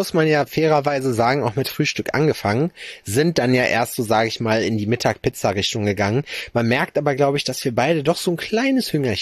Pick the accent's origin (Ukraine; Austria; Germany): Germany; Schalksmühle, North Rhine-Westphalia; In Schalksmühle, wo ich herkomme